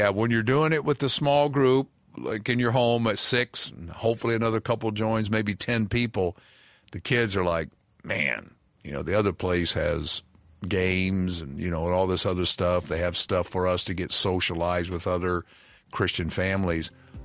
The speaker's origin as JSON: {"language": "English", "region": "South Carolina", "country": "United States", "said": "And I'm from South Carolina"}